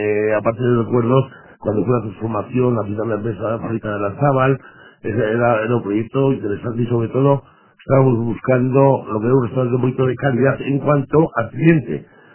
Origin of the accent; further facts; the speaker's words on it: Elorrio, Basque Country, Spain; Vengo de Lorrio.